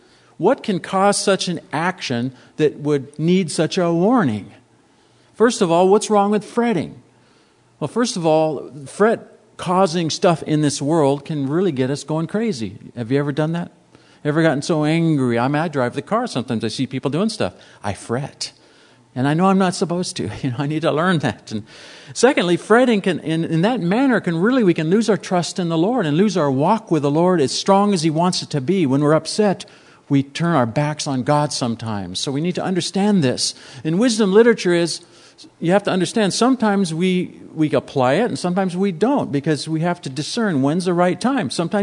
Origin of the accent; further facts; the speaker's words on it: El Cajon, California, United States; Now, I grew up out in East El Cajon as a kid, and I played on Rattlesnake Mountain. That was my playground